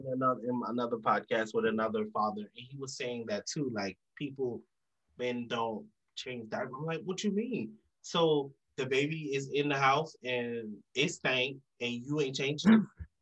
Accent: Jamaica; You know, when I'm Jamaican, by the way. Yeah. So when we were kids, they would dip their finger in the rum.

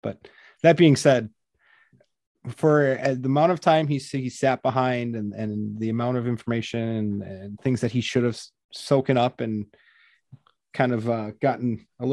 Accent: Wisconsin, United States; I'm from Wisconsin, so I got to see him play for a good amount of time before he was in the NFL.

